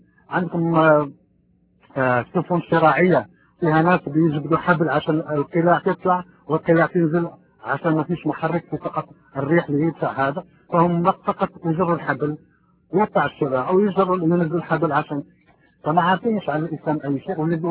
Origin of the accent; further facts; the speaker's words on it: Morocco; انا مغربي ممكن اتحدث باللغة الدارجة المغربية اذا كانوا مغاربة في الروم، انا بعرف موجودين كثيرين. انا مغربي وكنت مسلما والان ابصر